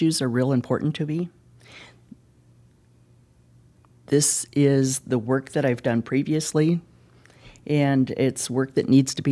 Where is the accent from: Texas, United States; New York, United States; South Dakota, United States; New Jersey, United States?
South Dakota, United States; First of all, I grew up in Jones County, and being a West River Democrat, going back to the old days